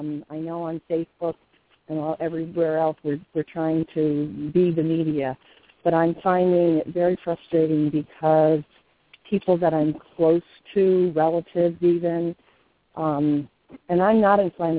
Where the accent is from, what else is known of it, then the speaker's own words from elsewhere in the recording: Tampa, Florida, United States; now in Albany, United States; I'm from the Tampa Bay area, but I'm in Albany, New York right now.